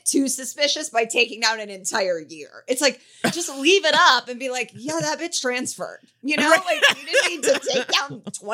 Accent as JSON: {"language": "English", "region": "Indiana", "country": "United States", "tie": "born or raised there", "said": "I grew up in Indiana. I can sit in cold water."}